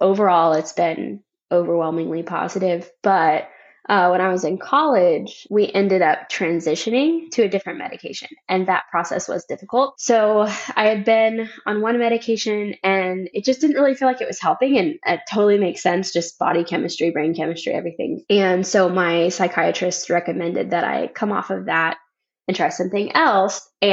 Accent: the South, United States; So I grew up in the South on the East Coast. And so it's a more traditional culture.

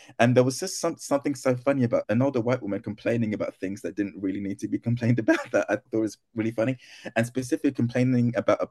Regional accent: United Kingdom; born there; I was born in Britain

